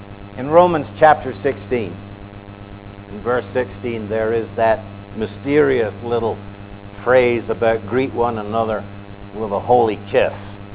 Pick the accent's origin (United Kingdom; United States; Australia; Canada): United Kingdom; Scotland; I was from Scotland, of course